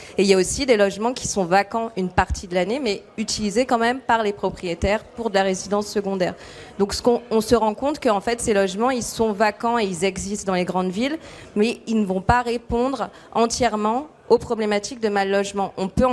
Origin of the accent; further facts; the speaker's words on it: Lyon, Auvergne-Rhône-Alpes, France; moi, j'étais originaire de Lyon.